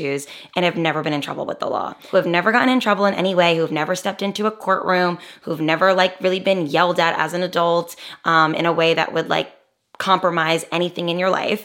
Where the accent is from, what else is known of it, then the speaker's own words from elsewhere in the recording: New Jersey, United States; I am from New Jersey. I am a New Jersey driver.